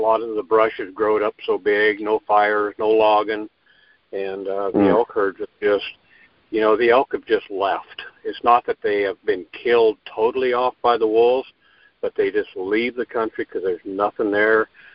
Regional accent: Orofino, Idaho, United States; I actually grew up in Orofino, which is downriver west of here, 21 miles. You know, I grew up in that country and basically elk hunted pretty much everywhere you can think of in Clearwater and Nez Perce County.

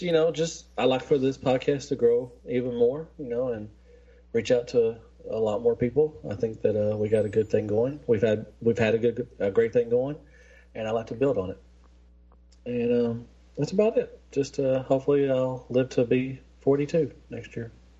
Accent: Arkansas, United States; That's true. I'm from Arkansas.

